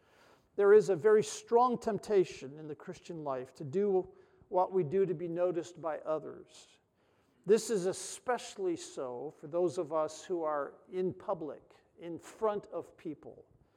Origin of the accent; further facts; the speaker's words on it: Brazil; I grew up in Brazil. I speak Portuguese like a native.